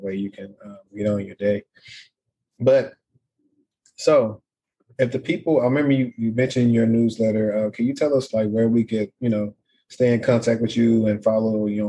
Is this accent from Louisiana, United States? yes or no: yes; Shreveport, Louisiana, United States; I mean, we're from Louisiana, so I mean, it's probably, you know, more sped up than, you know, our slow town living where we come from